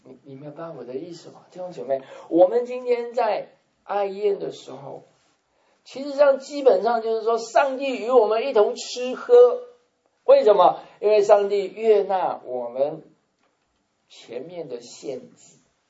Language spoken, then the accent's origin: Chinese; Taiwan; moved away; 我记得我刚从台湾来的时候